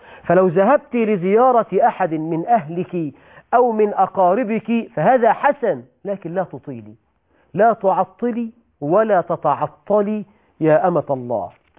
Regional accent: Egypt; عندنا في مصر بقى يقولك الخيمة الرمضانية، الخيبة الرمضانية، تنزل إلى الأحياء الشعبية بعد العشاء تجد العجب

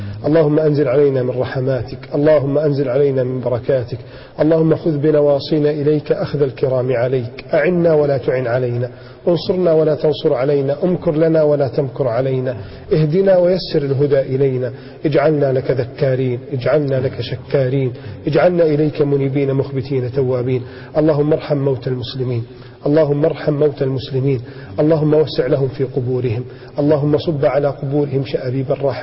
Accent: Egypt; اللهم احفظ بلدنا مصر

